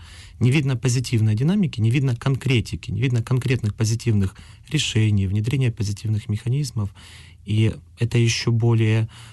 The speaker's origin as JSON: {"language": "Russian", "town": "Krasnoarmiisk", "region": "Donetsk Oblast", "country": "Ukraine", "tie": "born or raised there", "said": "Это, наверное, потому что я родом из Красноармейска"}